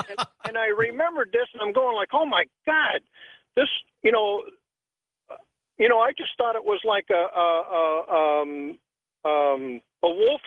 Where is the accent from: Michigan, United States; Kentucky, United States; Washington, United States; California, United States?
Michigan, United States; Alpena; now in Tulsa, United States; Hey, I was raised in Michigan up in by Alpena.